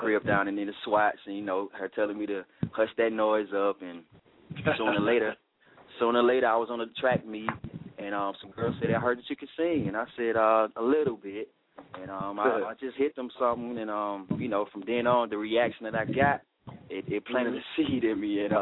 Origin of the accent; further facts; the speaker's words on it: Atlanta, Georgia, United States; Born and raised in Atlanta. Grady baby. Been singing all my life.